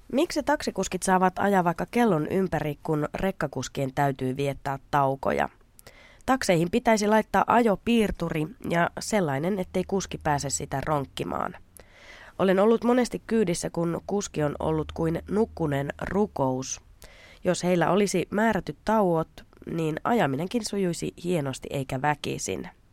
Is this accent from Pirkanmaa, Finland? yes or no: no; Helsinki, Uusimaa, Finland; kesäisen kotikaupunkini Helsingin kaduilla